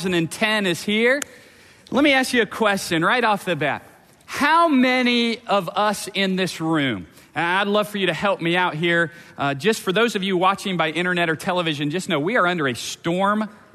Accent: Atlanta, Georgia, United States; My family is from the South. We're from the Atlanta area originally.

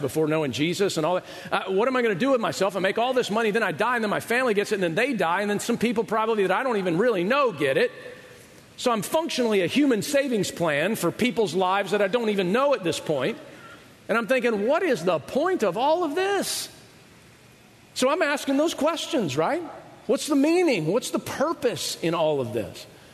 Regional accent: Georgia, United States; Edie and I had done some water skiing because we grew up in Georgia around lakes.

